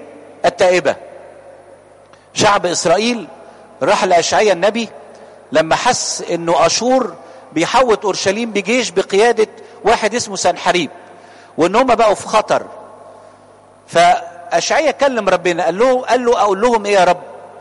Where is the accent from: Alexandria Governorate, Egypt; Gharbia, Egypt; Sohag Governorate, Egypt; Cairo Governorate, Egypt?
Cairo Governorate, Egypt; تعرفين عندنا في مصر الجديدة القديمة العمارات القديمة دي اللي هي 4.20 متر اللي هي 3-4 أدوار من غير أسانسير دي.